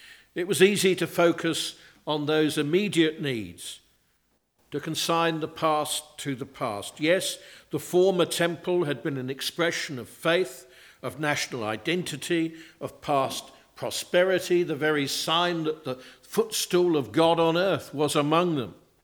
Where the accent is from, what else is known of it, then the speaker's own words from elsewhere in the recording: Cambridge, East of England, United Kingdom; I tell people, I come from Cambridge.